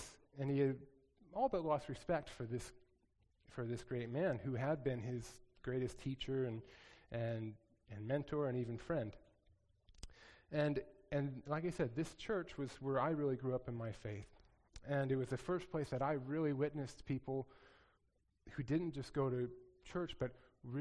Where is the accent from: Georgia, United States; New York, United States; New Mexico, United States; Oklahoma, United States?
New Mexico, United States; In my own youth group growing up in New Mexico, we had a lot of it, I'll just say that.